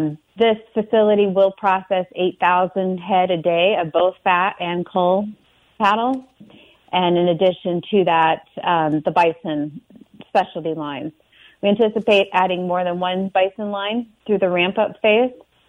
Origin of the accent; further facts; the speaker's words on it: South Dakota, United States; You know, I grew up in South Dakota, and Western South Dakota is home to me.